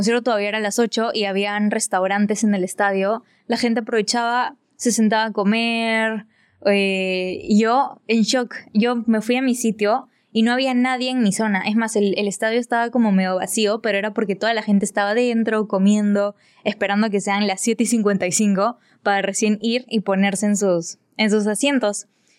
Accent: Lima, Peru; yo solamente había estado acostumbrada a ver conciertos acá en Lima, en mi país, en mi ciudad, mejor dicho. Mi país, mi ciudad.

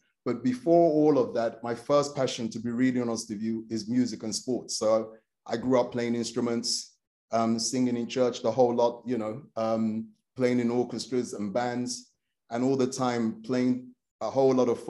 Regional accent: London, United Kingdom; Obviously, you know, growing up in London, that's kind of normal.

